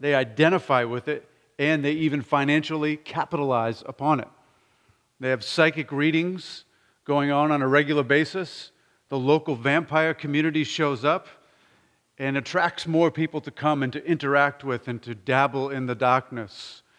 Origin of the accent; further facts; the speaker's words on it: Massachusetts, United States; also born or lived in Nebraska; while I grew up in Massachusetts, we spent over 20 years in Nebraska.